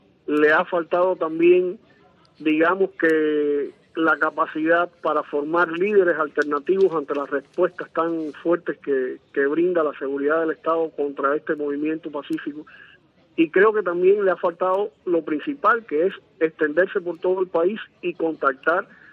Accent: Cuba; como cubano que vive aquí y que sufre y con dolor veo lo que está pasando en mi país, sí creo que en Cuba hay una diferencia

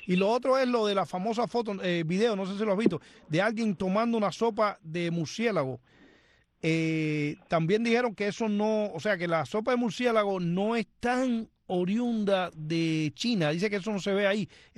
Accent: Cuba; moved away as an adult; estando yo en Cuba, estoy hablando de hace 25 años que salí yo de Cuba

